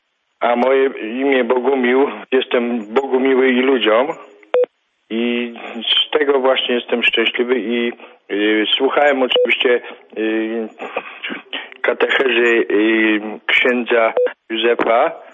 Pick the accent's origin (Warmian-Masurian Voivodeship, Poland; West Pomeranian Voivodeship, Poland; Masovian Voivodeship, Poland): Masovian Voivodeship, Poland; Żelechów; Ponieważ pochodzę z mojej miejscowości, to jest Żelechów koło Garwolina w województwie mazowieckim.